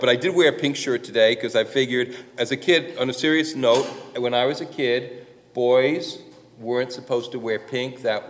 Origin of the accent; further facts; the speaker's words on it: East Coast, United States; And I certainly remember growing up on the East Coast, right?